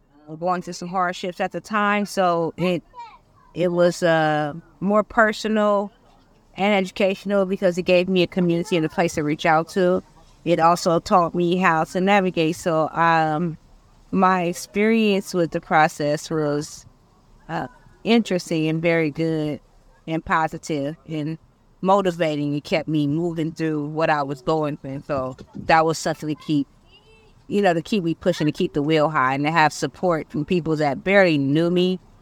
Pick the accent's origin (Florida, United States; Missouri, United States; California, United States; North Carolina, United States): California, United States; now in Sacramento, United States; I'm originally from the Bay Area, so I know how to navigate systems, but I was willing to learn how to navigate Sacramento system